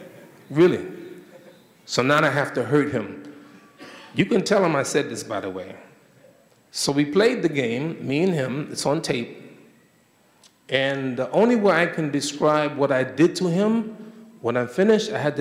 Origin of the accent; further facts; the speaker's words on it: New York, United States; I came. I'm from New York. You can't frighten me.